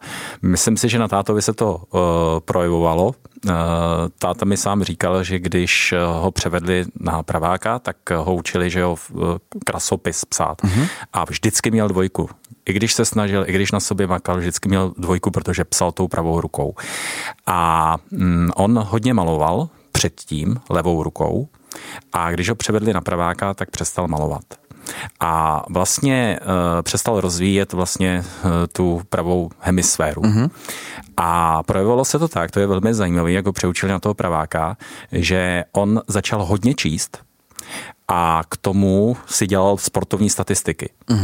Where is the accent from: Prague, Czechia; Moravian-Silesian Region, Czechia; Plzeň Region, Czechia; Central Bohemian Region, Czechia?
Prague, Czechia; pocházím z Prahy, narodil jsem se v Praze